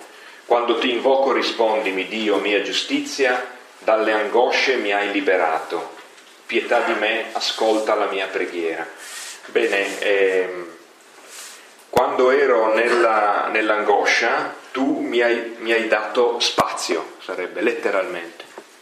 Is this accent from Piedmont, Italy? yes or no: yes; Piedmont, Italy; Dalle mie parti, vicino a Torino